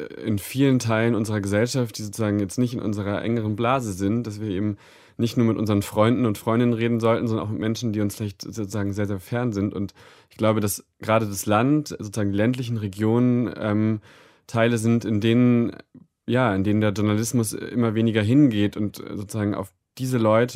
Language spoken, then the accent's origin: German; Lower Saxony, Germany; Ganz grob, ich komme aus Niedersachsen, ich werde über die Elbe gehen.